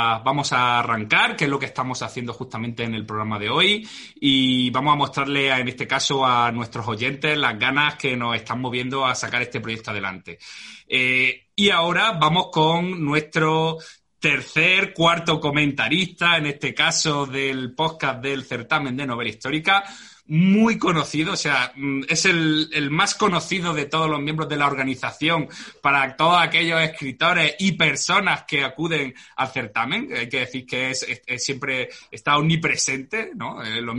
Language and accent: Spanish; Úbeda, Andalusia, Spain; porque los dos somos de Úbeda